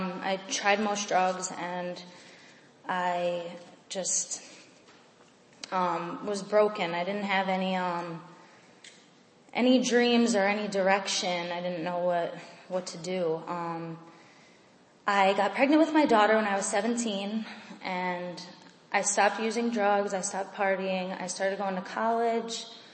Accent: Scranton, Pennsylvania, United States; I'm 24. I'm from Scranton, Pennsylvania.

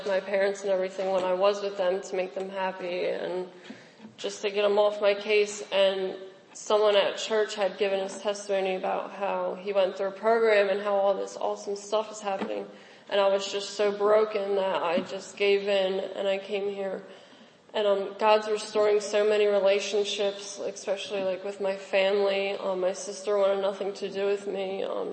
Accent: Pennsylvania, United States; I'm 21. I've been in the program about 10 months. I'm from Bucks County.

